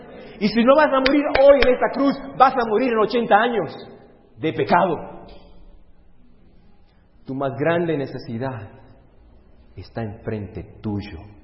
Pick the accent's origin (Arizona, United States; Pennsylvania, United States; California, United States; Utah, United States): Pennsylvania, United States; Harrisburg; Yo crecí en Harrisburg, Pennsylvania